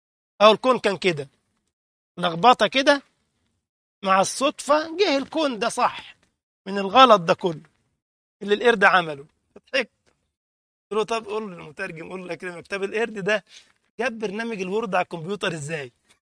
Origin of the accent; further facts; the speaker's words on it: Egypt; ولا القرود اللي عندنا في مصر